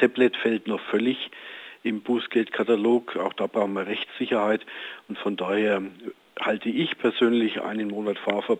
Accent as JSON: {"language": "German", "town": "Nuremberg", "region": "Bavaria", "country": "Germany", "tie": "born or raised there", "said": "In meiner Heimatstadt Nürnberg sind 80% aller Straßen schon mit Zone 30 ausgestattet."}